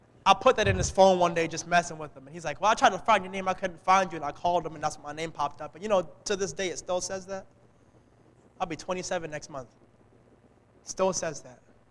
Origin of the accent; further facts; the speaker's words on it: New York, United States; This street New York kid. I'm a Jamaican from New York.